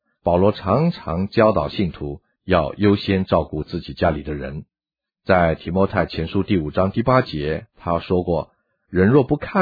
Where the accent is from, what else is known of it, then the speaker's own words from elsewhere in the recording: China; 我们中国人说，不以其人之道还治其人